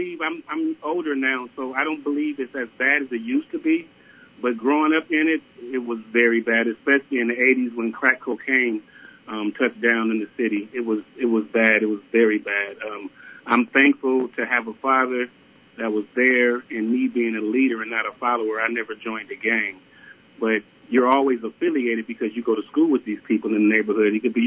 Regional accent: Compton, California, United States; born there; I was born in Compton, California

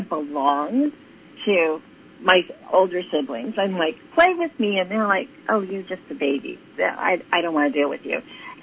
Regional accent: San Francisco, California, United States; I was born in San Francisco, actually, so a native.

